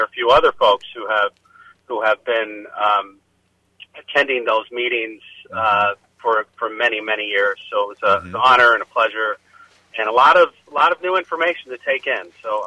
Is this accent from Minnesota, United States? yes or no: yes; Minneapolis, Minnesota, United States; also born or lived in East Coast; I'm from Minneapolis, but I spent 10 years plus on the East Coast